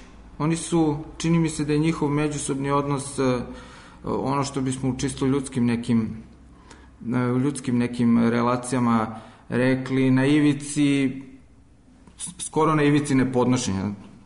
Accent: Serbia; ipak pripadamo jednom gradu, jednom narodu. Mi smo Srbi

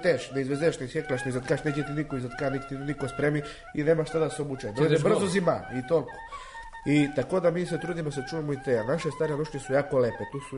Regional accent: Svrljig, Southern and Eastern Serbia, Serbia; iz Svrljig sam, rodom iz Svrljig, starinom poca i šljivik, po majku iz Radmirovac. 2000. sam godište

